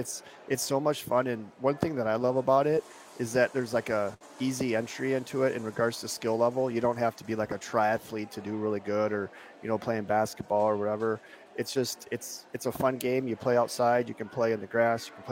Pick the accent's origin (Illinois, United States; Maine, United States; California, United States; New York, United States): Illinois, United States; Rockford; now in Eau Claire, United States; born and raised in Rockford, Illinois, moved around a little bit. And moved to Eau Claire